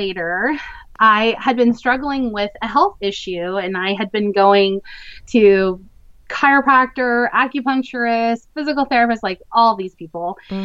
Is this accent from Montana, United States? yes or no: yes; Montana, United States; I grew up in Montana, which is a couple of states over from where I live now. I grew up in a rural area.